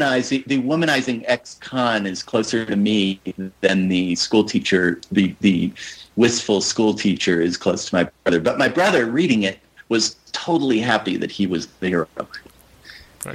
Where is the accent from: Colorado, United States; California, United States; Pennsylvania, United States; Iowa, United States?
Colorado, United States; I was sort of interested in examining some characters that I knew from growing up in Colorado, particularly kind of specifically Western characters.